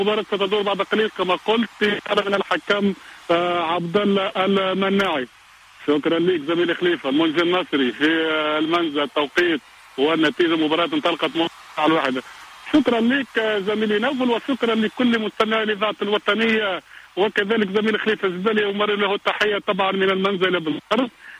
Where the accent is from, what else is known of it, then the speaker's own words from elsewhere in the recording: Kairouan, Kairouan Governorate, Tunisia; now in Monastir, Tunisia; انا من المنستير في من منستير المدينة، انا اصلي من القيروان ولكن طالب يعني مرحلة الدكتوراه في مدينة المنستير.